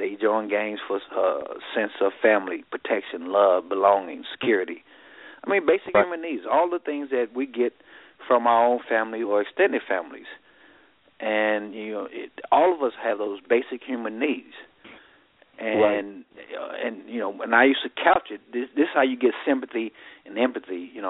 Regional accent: Riceville, United States; I grew up in Riceville in Sweet Home.

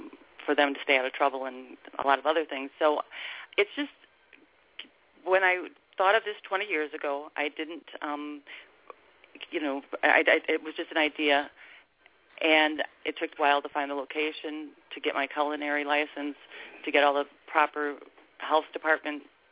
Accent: Naperville, Illinois, United States; When I grew up in Naperville, it was a farm town.

